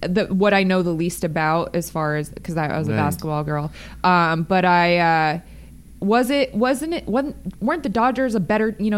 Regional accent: Las Vegas, Nevada, United States; I'm not like a fanatic because I'm from Vegas, so we didn't have a team to claim. We claimed LA teams.

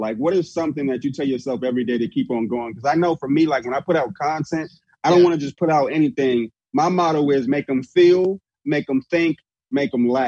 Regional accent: Silver Spring, Maryland, United States; I'm from the East Coast as well, Washington, D.C., Silver Spring, Rockville area.

